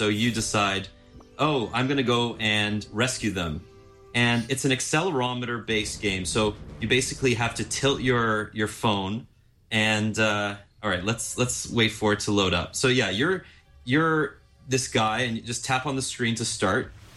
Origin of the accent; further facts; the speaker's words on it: Canada; They're from Montreal, so they're not my hometown, but they're my home country.